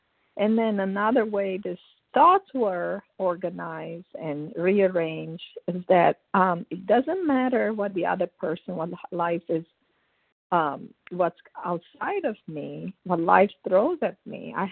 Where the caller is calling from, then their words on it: South Carolina, United States; Good morning … from South Carolina.